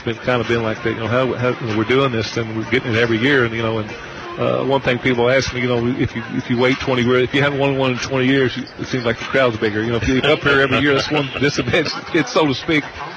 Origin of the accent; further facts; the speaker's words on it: Henderson County, Kentucky, United States; I grew up in Henderson County. I graduated from the University of Kentucky, right? But yeah, I grew up in Henderson County, lived there all my life.